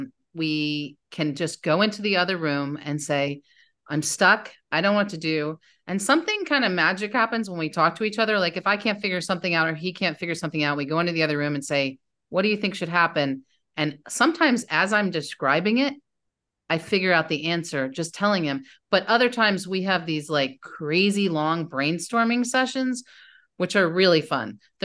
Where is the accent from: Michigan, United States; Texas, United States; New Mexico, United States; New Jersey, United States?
New Jersey, United States; also born or lived in Indiana; now in Bowling Green, United States; And I grew up in New Jersey. And I mostly grew up in the North. I also grew up in Indiana for a while.